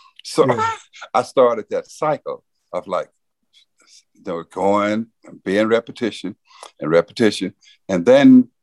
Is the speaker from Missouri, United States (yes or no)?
no; Silver City, Mississippi, United States; born there; the source of my strength was that I was born in Silver City, Mississippi, where I have seen hate, abuse, murders, rape.